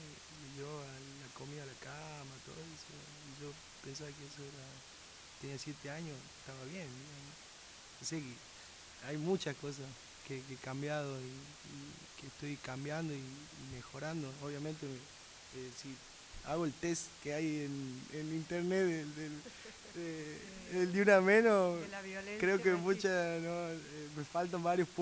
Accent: Jujuy, Argentina; yo vengo de Jujuy, que tengo una cultura muy machista.

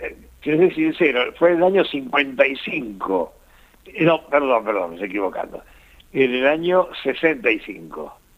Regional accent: Buenos Aires, Argentina; also born or lived in Salta; Nacido en Salta, sí, sí. Pero malcriado en Buenos Aires.

